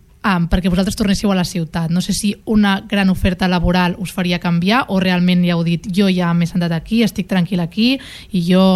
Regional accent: Girona, Catalonia, Spain; now in Barcelona, Spain; visc a una ciutat, visc a Barcelona, durant el confinament ho vaig notar de ple, vaig trobar molt a faltar, perquè sóc gironina, molt a faltar Girona

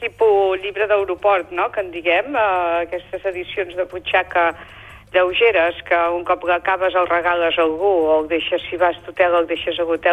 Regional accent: Catalonia, Spain; jo com a empordanès estic molt bé aquí

